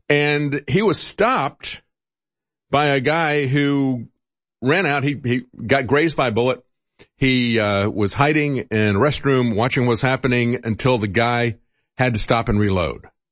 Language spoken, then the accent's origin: English; Florida, United States; There's been other instances of people that I've known of growing up in Florida.